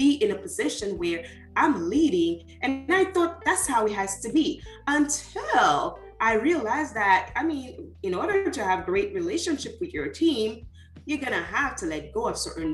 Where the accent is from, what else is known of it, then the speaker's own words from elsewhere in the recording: Haiti; because I grew up in Haiti.